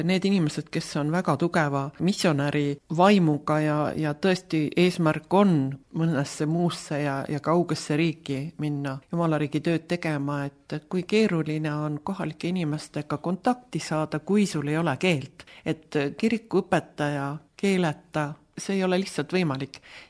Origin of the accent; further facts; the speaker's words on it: Kiviõli, Ida-Viru County, Estonia; mina olen ka Ida-Virumaalt pärit, minu kodulinn on Kiviõli, see jääb küll natukene Jõhvist mõned kümned kilometrid Tallinna poole. Selline rohkem oli eestlaste linn kui venelaste linn.